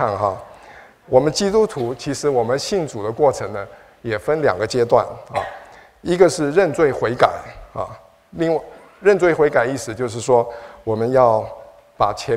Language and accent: Chinese; Taiwan; 我从小是在台湾长大，